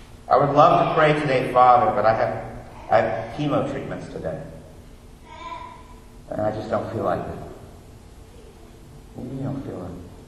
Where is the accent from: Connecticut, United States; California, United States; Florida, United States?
Florida, United States; Orlando; So I grew up in Orlando. This will be my last point. I grew up in Orlando.